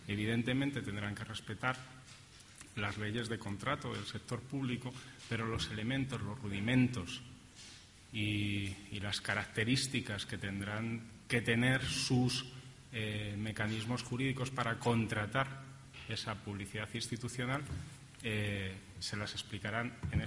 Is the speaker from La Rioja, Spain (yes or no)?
no; Madrid, Community of Madrid, Spain; para los que somos de Madrid